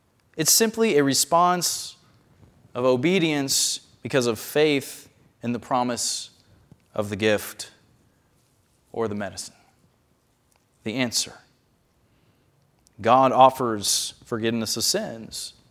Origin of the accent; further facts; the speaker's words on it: the South, United States; I'm from the South. I love Chick-fil-A.